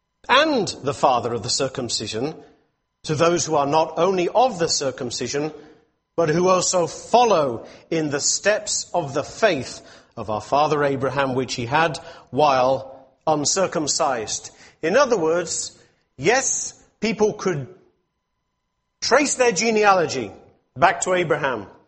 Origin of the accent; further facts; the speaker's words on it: England, United Kingdom; Like whoever the guy who began England, he will be my forefather because I am English, ethnically speaking. I am English.